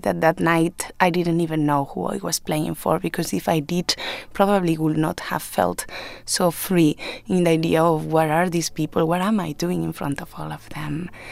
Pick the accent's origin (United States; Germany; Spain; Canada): Spain; Ourense, Galicia; English is a second language; And you have to understand also that in Ourense, where I come from, the bagpipe school and the conservatory for classical music were two buildings next to each other.